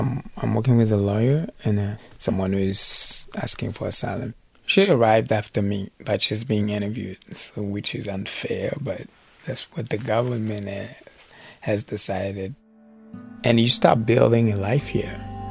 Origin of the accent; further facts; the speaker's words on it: Kinshasa, DR Congo; English is a second language; moved away as an adult; I grew up in Kinshasa. Kinshasa it's like New York, but in the Congo. I went to school for journalism, and I was like a reporter.